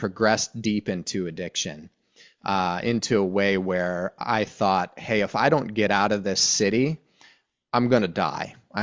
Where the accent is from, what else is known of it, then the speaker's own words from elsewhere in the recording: Youngstown, Ohio, United States; You know, I was raised in Youngstown, Ohio, and I'm the child of immigrant workers, some from Finland and some from Eastern Europe